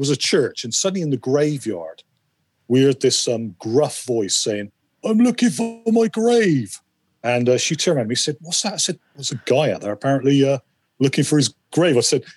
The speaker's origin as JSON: {"language": "English", "town": "Bristol", "region": "South West England", "country": "United Kingdom", "said": "Well, I come from Bristol, actually."}